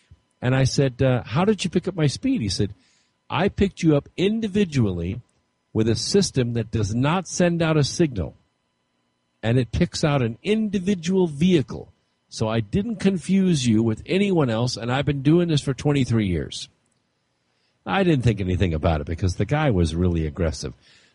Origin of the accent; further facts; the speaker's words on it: Scotland, United Kingdom; I'm Scottish